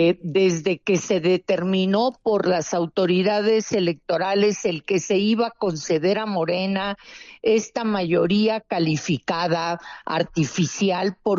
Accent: Querétaro, Mexico; los dos venimos de Querétaro

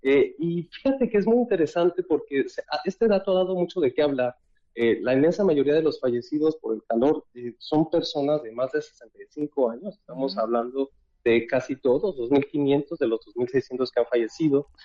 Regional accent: Mexico; Yo soy mexicano y he estado muy pendiente de lo que se dice allá.

